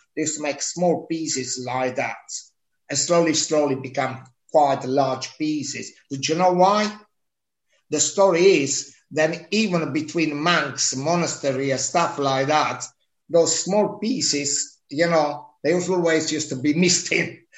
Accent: Italy; English is a second language; I've grown up because this is an old cheese, which it comes really away from Italy, from my hometown. But in my hometown, when I was a little boy, they still used to use the cheese

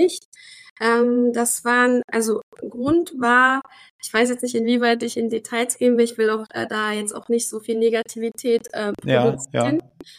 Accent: Berlin, Germany; born there; Und bin gebürtige Berlinerin und Türkin, lebe schon gefühlt mit kleinen Ausnahmen nur in Berlin.

